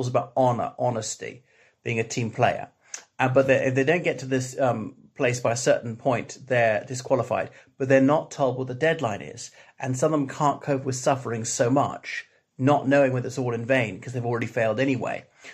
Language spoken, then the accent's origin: English; Ireland; from Ireland.